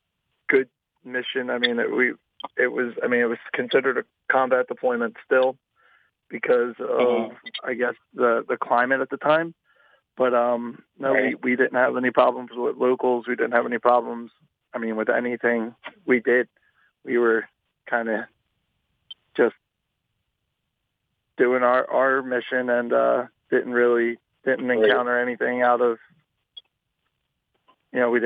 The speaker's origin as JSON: {"language": "English", "town": "Philadelphia", "region": "Pennsylvania", "country": "United States", "tie": "born or raised there", "lives_now": "Saucon Valley, United States", "said": "No, I grew up in Philadelphia. I moved here after my first deployment when I met my wife and we moved up here."}